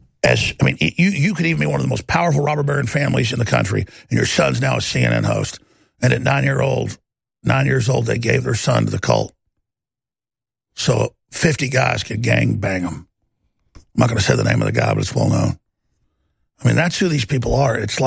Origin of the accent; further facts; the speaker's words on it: Texas, United States; See, because I'm a Texan.